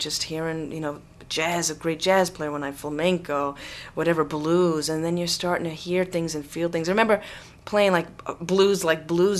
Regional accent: United States; born there; You know, I'm American born

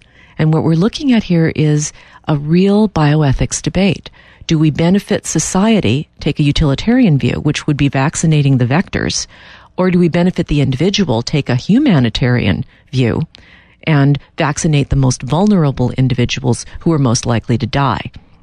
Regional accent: Los Angeles, California, United States; And I grew up in Los Angeles in the 60s, and let me tell you, I know bad air.

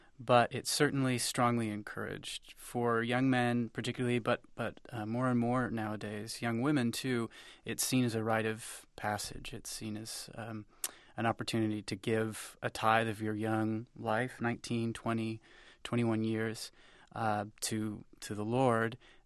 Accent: Massachusetts, United States; the Catholicism that was the norm where I grew up in Massachusetts.

